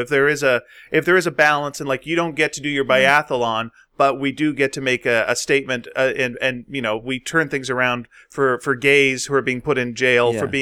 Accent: Canada; You know, being a Canadian, we always have to mention if someone is Canadian.

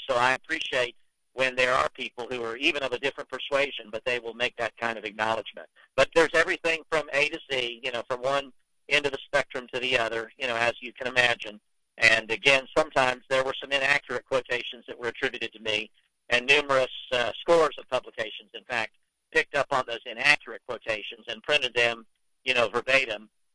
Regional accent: Miami, Florida, United States; Again, I grew up in Miami, and I saw how overnight Miami, Florida was taken over by an alien influx

